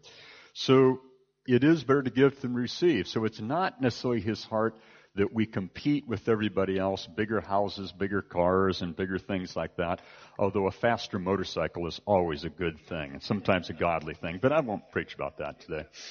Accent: United States; in case you haven't figured this out by now, I'm an American. And there's many things I love and like about my country

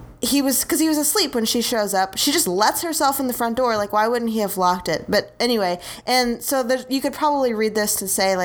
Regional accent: Highland Park, Illinois, United States; I grew up in Highland Park, by the way.

